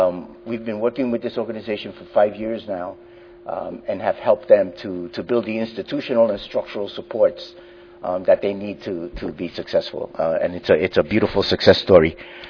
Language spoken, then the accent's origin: English; New York, United States; I hail from New York, and in New York, we're addressing the challenges of health reform